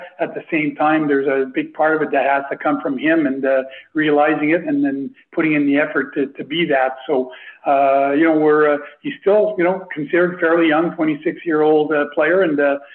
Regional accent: Canada; growing up in Canada and being a Canadian

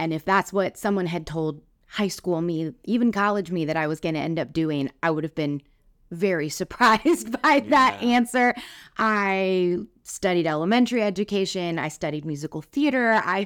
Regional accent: California, United States; also born or lived in Blue Springs, Missouri; Well, I am from the Kansas City area originally. My family was in Blue Springs, and we moved to the Bay Area, California, right before my 8th birthday. And so I lived out there until I was 25 years old.

